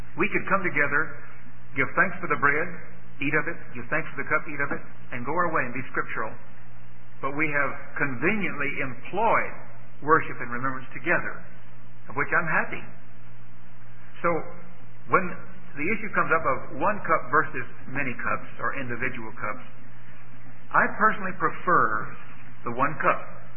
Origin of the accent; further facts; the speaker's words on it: the South, United States; I grew up in the South, and we baled hay many a time when it'd be 107 or 8 in the shade.